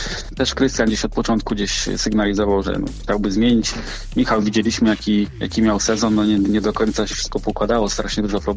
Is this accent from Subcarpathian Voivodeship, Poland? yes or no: no; Gdańsk, Pomeranian Voivodeship, Poland; Całe życie w Gdańsku.